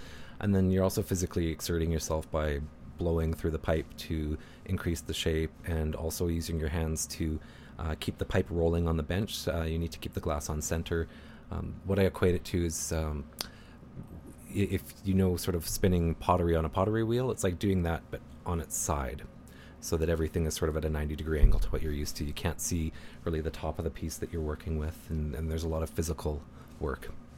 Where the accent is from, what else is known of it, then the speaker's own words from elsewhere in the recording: Vancouver, British Columbia, Canada; When I grew up in Vancouver